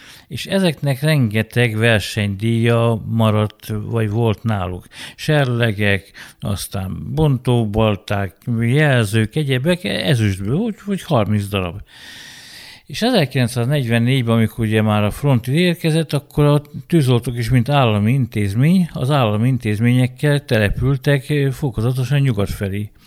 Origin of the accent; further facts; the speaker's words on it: Hernádbűd, Borsod-Abaúj-Zemplén, Hungary; born there; Én Hernádbűdön születtem, de a családom, édesapám Abolyvári, édesanyám Gönci